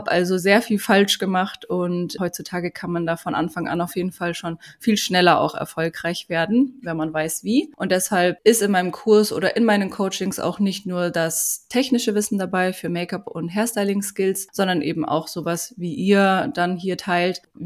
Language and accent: German; Munich, Bavaria, Germany; Bin aus München